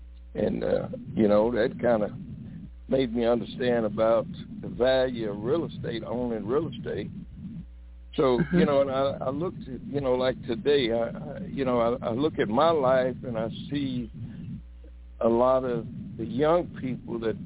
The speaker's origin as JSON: {"language": "English", "town": "Beaumont", "region": "Texas", "country": "United States", "tie": "born there", "lives_now": "Dallas, United States", "said": "I was born in Beaumont, Texas."}